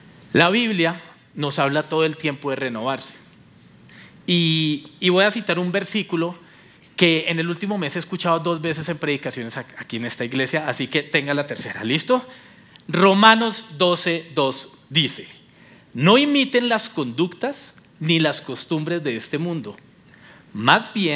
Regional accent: Ibagué, Tolima, Colombia; Yo soy de Ibagué, ¿listo? Me crié toda la vida en Ibagué, todo mi colegio fue en Ibagué. Ibagué, para los que no saben, es una ciudad de 500,000 habitantes. Mi jefe dice que es un pueblucho.

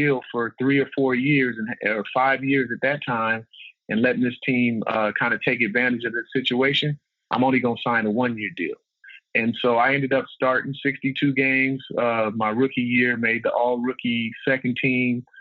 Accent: West Coast, United States; On top of, I grew up on the West Coast, right?

